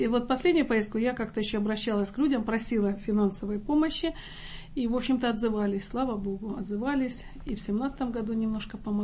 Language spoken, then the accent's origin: Russian; Donetsk, Donetsk Oblast, Ukraine; Ну, это моя родина. Я родилась и выросла в Донецке, на Донбассе, как раньше говорили. Там мама моя до сих пор живет.